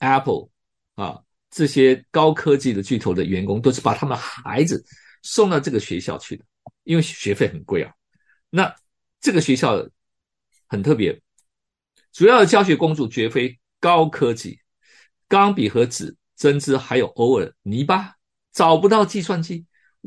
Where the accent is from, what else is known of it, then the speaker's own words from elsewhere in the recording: Taiwan; 我们在台湾长大了